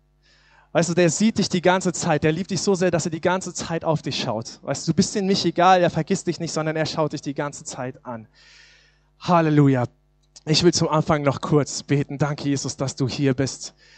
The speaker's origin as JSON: {"language": "German", "town": "Suhl", "region": "Thuringia", "country": "Germany", "tie": "born or raised there", "said": "über Silvester waren wir eine Woche weg gewesen in Suhl, in Thüringen, wo ich herkomme, wo ich geboren bin, wo meine Familie lebt."}